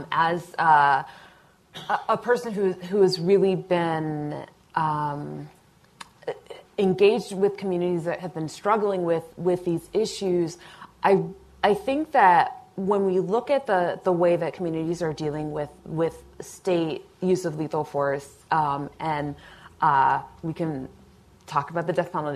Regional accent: Cincinnati, Ohio, United States; I'm from Cincinnati, Ohio, where there was a very community-engaged collaborative process around changing police practices.

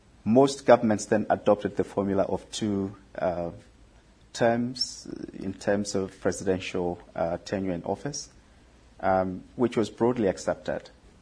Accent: Zambia; Zambia has elections. I come from Zambia.

